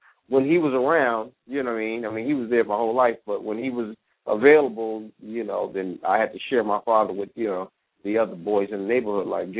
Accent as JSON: {"language": "English", "town": "New York City", "region": "New York", "country": "United States", "tie": "born or raised there", "said": "I grew up right in New York City, Manhattan."}